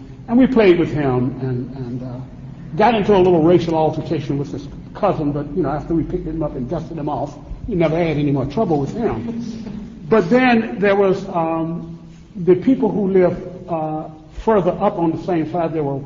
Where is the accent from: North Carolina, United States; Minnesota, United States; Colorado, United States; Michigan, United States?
North Carolina, United States; also born or lived in Washington, D.C.; now in Philadelphia, United States; My home, for all intents and purposes, is in Philadelphia, although I was born in Washington, D.C., and as a kid in the late 40s, I lived in, middle to late 40s, I lived in North Carolina.